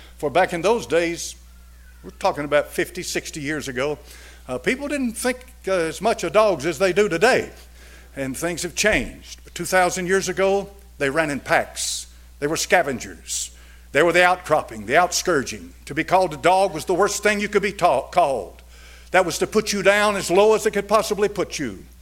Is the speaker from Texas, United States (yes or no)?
no; Knoxville, Tennessee, United States; Now, I was born in Knoxville, Tennessee, and raised here in 1946. And when I was a boy, packs of dogs used to run through the streets of Knoxville.